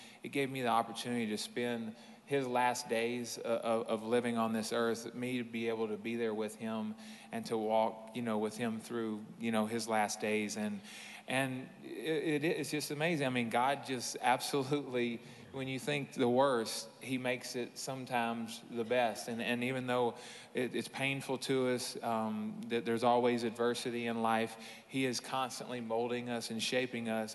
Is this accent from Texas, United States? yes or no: yes; Houston, Texas, United States; And I took a contract, you know, from Houston to come home. It was my hometown.